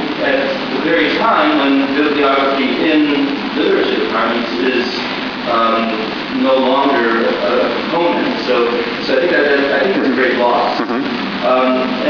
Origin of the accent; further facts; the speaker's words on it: Nigeria; What I'm thinking of as a Nigerian is, in my career, I took a bibliography course in graduate school.